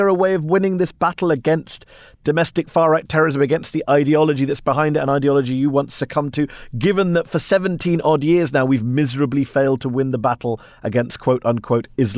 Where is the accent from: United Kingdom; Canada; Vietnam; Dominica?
United Kingdom; now in United States; I'm a British immigrant living in the US. I come from an outside perspective.